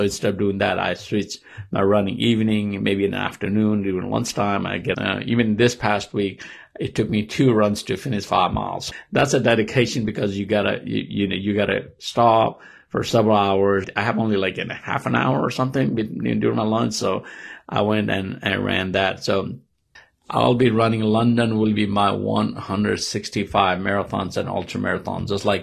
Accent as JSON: {"language": "English", "country": "Nepal", "tie": "born or raised there", "said": "So I grew up in Nepal."}